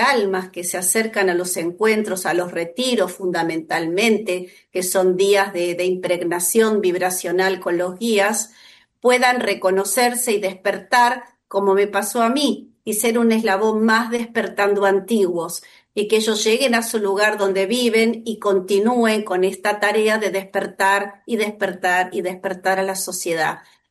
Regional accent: Argentina; ¿Qué hago aquí en Argentina? ¿Por qué nací esta vez en Argentina? Y yo decía, estoy acá como anclada, que no puedo salir de mi país.

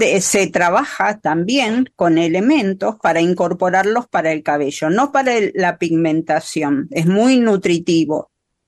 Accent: San Miguel de Tucumán, Tucumán, Argentina; mi infancia fue en San Miguel de Tucumán, en los cerros

